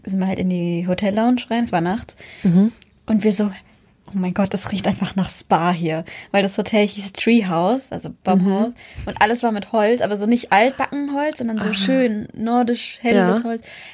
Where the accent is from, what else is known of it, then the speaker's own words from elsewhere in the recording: Copenhagen, Capital Region of Denmark, Denmark; weil ich komme aus Kopenhagen. Also von Kopenhagen.